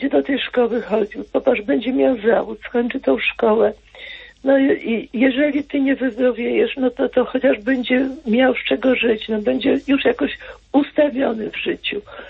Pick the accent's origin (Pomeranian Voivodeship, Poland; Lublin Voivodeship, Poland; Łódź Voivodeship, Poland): Pomeranian Voivodeship, Poland; ja jestem z Pomorza